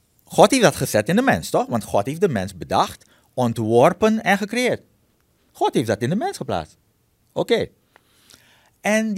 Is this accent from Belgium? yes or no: no; Suriname; moved away; also born or lived in Netherlands; Ik ben in Suriname geboren en getogen. Mm-hmm. Ik ging naar Nederland, ik heb daar 32 jaar gewoond.